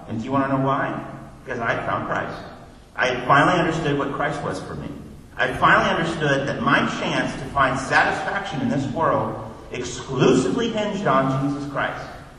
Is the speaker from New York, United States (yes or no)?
no; Kansas City, Missouri, United States; I've been in Baptist churches. I grew up in Kansas City, Missouri.